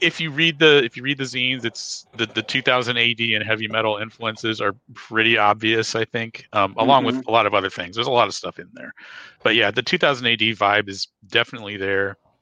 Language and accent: English; United States; I'm from the United States, so that's where I decided to set it.